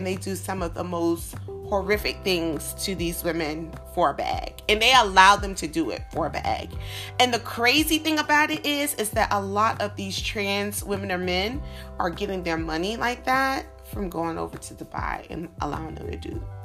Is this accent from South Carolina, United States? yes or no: yes; South Carolina, United States; I didn't even know that I'm from South Carolina. I didn't know that we had, like, this old castle on one of our islands in the Lowcountry.